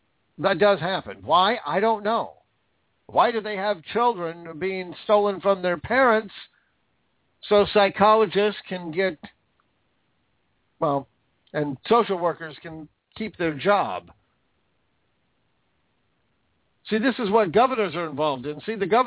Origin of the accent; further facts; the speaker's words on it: Washington, United States; I know Spokane. I'm from Washington State. Been there several times.